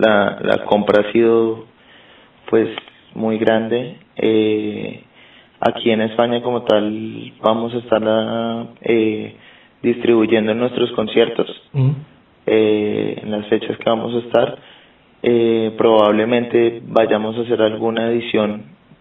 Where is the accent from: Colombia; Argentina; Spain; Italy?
Colombia; born there; pues en Colombia, que es mi país natal